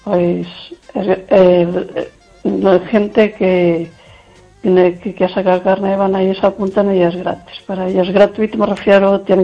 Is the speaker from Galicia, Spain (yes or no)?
yes; Lugo, Galicia, Spain